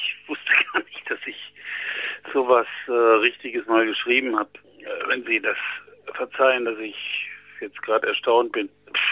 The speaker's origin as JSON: {"language": "German", "country": "Germany", "tie": "born or raised there", "said": "Ja, also ich bin in der Bundesrepublik Deutschland aufgewachsen und meine Oma war Schneiderin"}